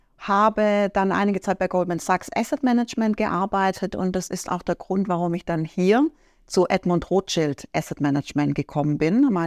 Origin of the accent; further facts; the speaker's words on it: Stuttgart, Baden-Württemberg, Germany; now in Switzerland; Also meine Heimat ist ja eigentlich in Stuttgart.